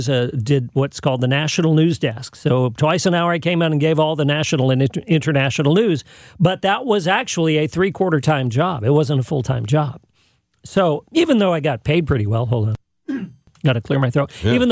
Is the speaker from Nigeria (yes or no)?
no; San Jose, California, United States; And I grew up in San Jose, California, in Silicon Valley.